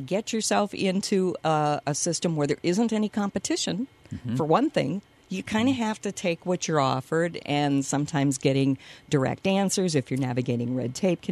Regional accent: Rochester, Minnesota, United States; We grew up in Rochester, so our standard for good healthcare was, kind of high.

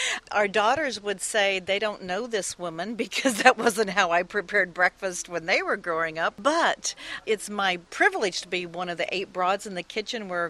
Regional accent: Pocahontas, Arkansas, United States; born there; also born or lived in Dallas; I actually was born in Pocahontas, Arkansas

